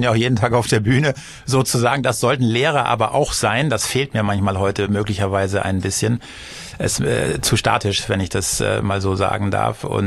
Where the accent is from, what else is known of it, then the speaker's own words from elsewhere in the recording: Husum, Schleswig-Holstein, Germany; aber dann gab es eine Kongresshalle bei uns in Husum und da habe ich Stühle, Tische geschleppt, aufgebaut, bei Veranstaltungen gearbeitet und so fing das an, ja.